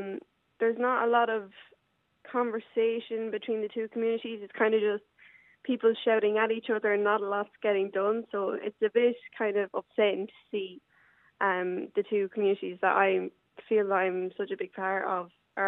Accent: Leinster, Ireland; So I'm from Offaly. We were a beef farm up until about February.

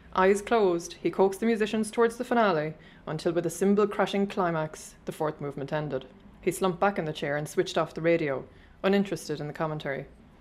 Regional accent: Tralee, Munster, Ireland; now in Galway, Ireland; I'm originally from Tralee, County Kerry, but I've been in Galway now for the last couple of years.

